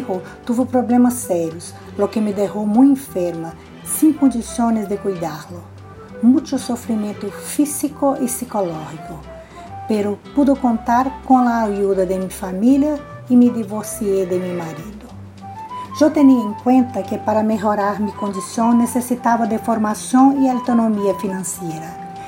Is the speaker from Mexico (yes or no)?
no; Brazil; Spanish is a second language; brasileña, tengo 54 años. Nací en un pueblo chico de Brasil. Mis padres eran pequeños agricultores, con 8 hijos.